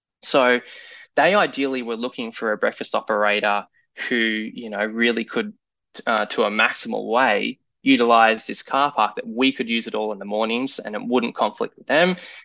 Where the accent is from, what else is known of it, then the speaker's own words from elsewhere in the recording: Queensland, Australia; I come from Queensland. It's hot and humid all the time.